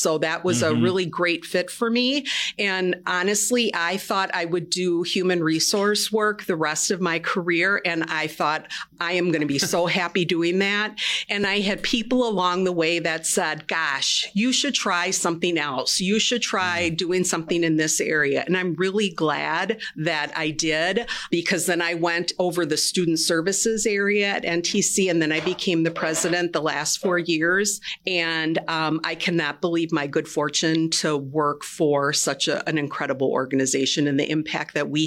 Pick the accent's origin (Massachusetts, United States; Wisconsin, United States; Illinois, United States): Wisconsin, United States; Wausau; also born or lived in Green Bay; I was born in Green Bay, but then I was adopted in Wausau. So really, I usually say I was born and raised in Wausau, even though I wasn't.